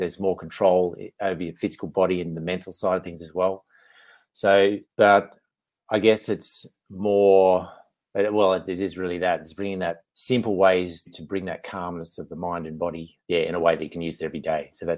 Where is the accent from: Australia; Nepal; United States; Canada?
Australia; Yeah, born and bred in Australia. So yes, beautiful country to live in, that's for sure.